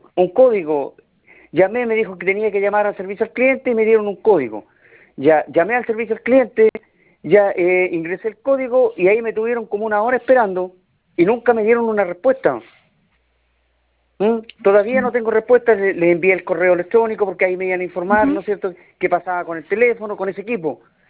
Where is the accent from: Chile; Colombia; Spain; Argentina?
Chile; Linares, Maule; acá en Linares, porque yo soy de Linares.